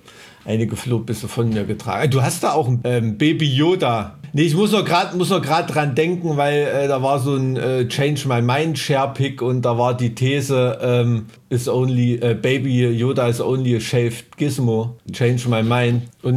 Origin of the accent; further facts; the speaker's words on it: Germany; ich als Kind, ich bin mit Leuchtstoffröhren aufgewachsen. Ne? Weißt du, in so einem DDR-Neubau-Plattenbaugebiet.